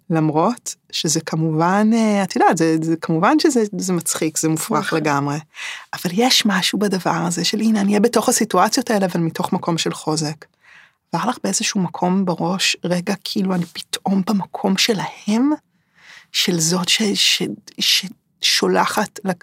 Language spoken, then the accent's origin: Hebrew; Tel Aviv, Tel Aviv District, Israel; אני תל אביבית